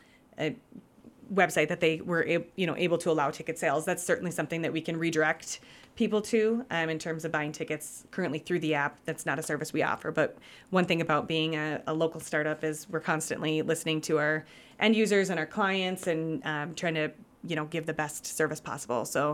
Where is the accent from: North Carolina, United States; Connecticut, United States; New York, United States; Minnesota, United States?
Minnesota, United States; Crookston; I'm originally from Crookston